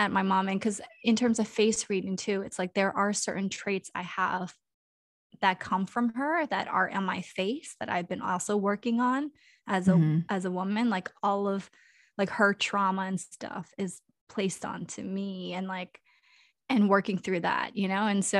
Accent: Kansas, United States; born there; And like, I was born in Kansas too. And Kansas is super white.

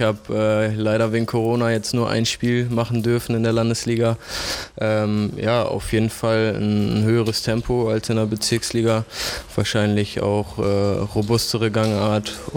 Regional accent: Oldenburg, Lower Saxony, Germany; Ja, ich komme aus Oldenburg und ja, ich bin im Moment Student noch Wirtschaftswissenschaften

